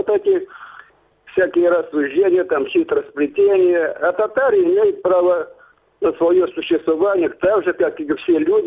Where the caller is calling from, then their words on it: Crimea, Ukraine; я звоню из Крыма.